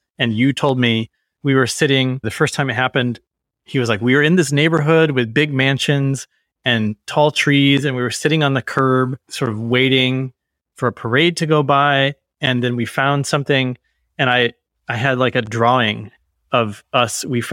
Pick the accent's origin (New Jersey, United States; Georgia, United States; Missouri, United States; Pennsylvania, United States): Missouri, United States; because, you know, I'm from Missouri, which we call the show me state.